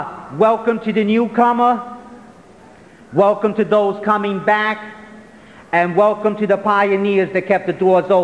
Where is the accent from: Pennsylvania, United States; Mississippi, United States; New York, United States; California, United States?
New York, United States; New York City; And for this addict, growing up in New York City, in Brooklyn, in a housing project, it was never about hugs, it was always about drugs.